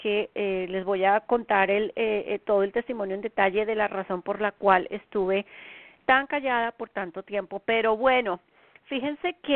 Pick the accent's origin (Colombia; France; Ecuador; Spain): Colombia; now in United States; en la zona este de los Estados Unidos, desde donde transmito mi programa, son las 8 de la noche en mi tierra natal, Colombia.